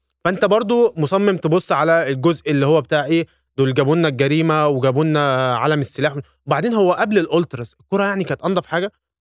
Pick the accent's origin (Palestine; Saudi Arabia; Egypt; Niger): Egypt; فكرة الألترس عندنا في مصر